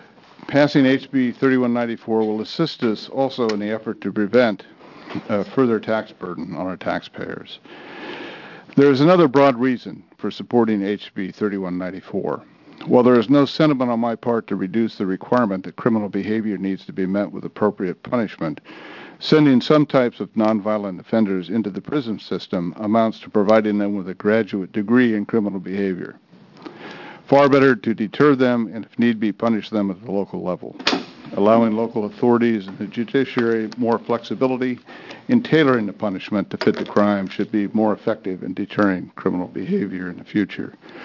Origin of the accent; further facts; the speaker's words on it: Pendleton, Oregon, United States; I'm also here as a born and raised in Pendleton, Oregon, Oregonian, as is my wife, my father.